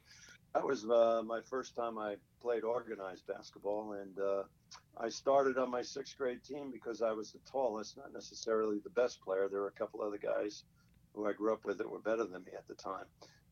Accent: Rockaway Park, New York, United States; Well, I was born in Rockaway Park, New York, which is part of the borough of Queens to New York City.

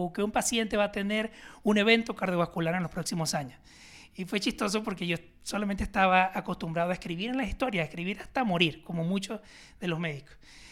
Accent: Venezuela; moved away; y yo somos de Venezuela, y pues yo llegué aquí hace aproximadamente como 4 años, y pues con una maleta, como todos los inmigrantes

